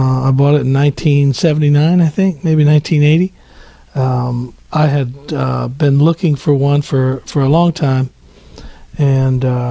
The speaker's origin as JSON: {"language": "English", "town": "Oklahoma City", "region": "Oklahoma", "country": "United States", "tie": "born or raised there", "said": "I grew up in Oklahoma City, and this was a little music store on the outskirts of Oklahoma City."}